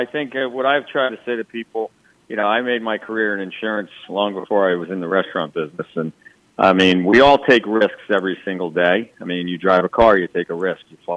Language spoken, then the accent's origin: English; New England, United States; now in Pennsylvania, United States; I mean, I'm from New England originally.